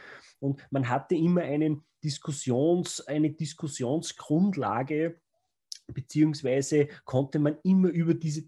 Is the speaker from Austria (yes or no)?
yes; Austria; also born or lived in Russia; Ich bin ja in Russland geboren, ja, und bin mit dem Alter von 2 Jahren nach Österreich gekommen.